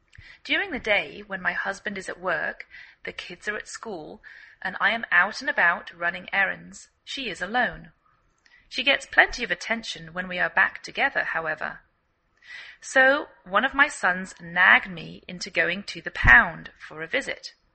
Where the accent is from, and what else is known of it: England, United Kingdom; now in United States